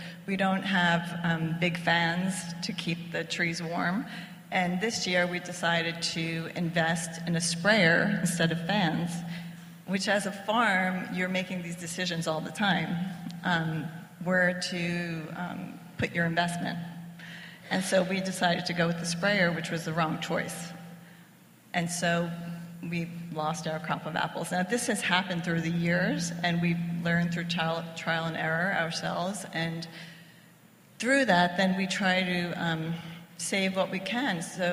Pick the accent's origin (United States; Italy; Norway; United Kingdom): Italy; We're both from Italy